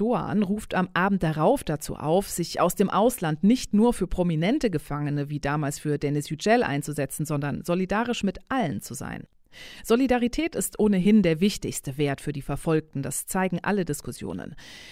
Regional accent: Turkey; Naja, ich bin in der Türkei aufgewachsen. In den 50 Jahren, die ich dort verbracht habe, habe ich zwei Militärdiktaturen erlebt.

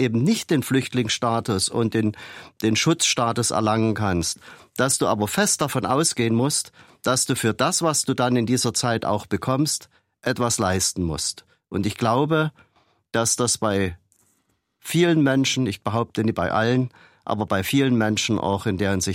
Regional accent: Kamenz, Saxony, Germany; Ich komme hier aus Kamenz, aus dem Osten.

